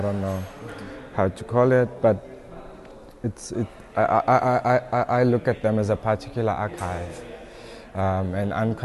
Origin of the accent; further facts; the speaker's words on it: Cape Town, Western Cape, South Africa; now in Johannesburg, South Africa; I live in Johannesburg, but I'm from Cape Town originally in South Africa.